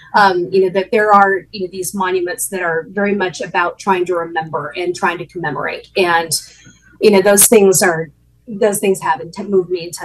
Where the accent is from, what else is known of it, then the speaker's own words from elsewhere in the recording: United States; being an American feels like a complicated thing right now.